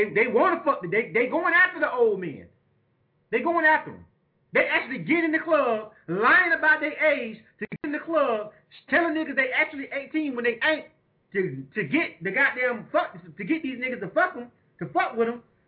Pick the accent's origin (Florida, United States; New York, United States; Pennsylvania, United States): Florida, United States; Because I'm going to tell you right now, I'm from Bay County, Florida.